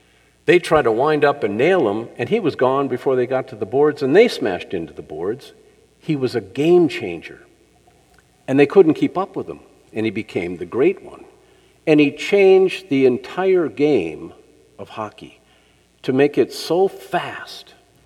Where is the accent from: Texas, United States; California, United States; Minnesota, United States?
Minnesota, United States; I grew up in Minnesota, though. You know, Minnesota, very cold in the winter.